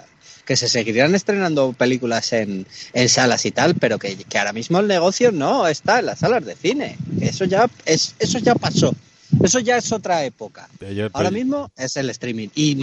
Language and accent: Spanish; Alcobendas, Community of Madrid, Spain; En mi pueblo sí lo sabría, yo soy de Alcobendas